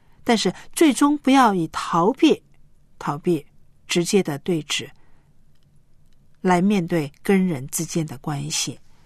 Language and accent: Chinese; China; 尤其是我们中国人或者是东方人，常常我们因为事情的缘故呢，而也记仇恨在心中